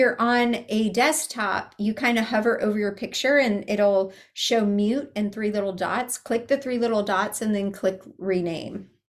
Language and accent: English; West Coast, United States; now in East Coast, United States; But I came from the West Coast, really. Even though I live in the East Coast, I've done most of my career in the West Coast.